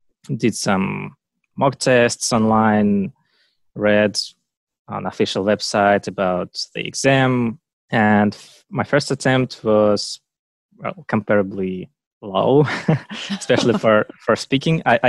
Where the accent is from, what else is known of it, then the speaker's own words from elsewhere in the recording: Moscow, Russia; English is a second language; Yeah, I'm from Russia and I live in Moscow now.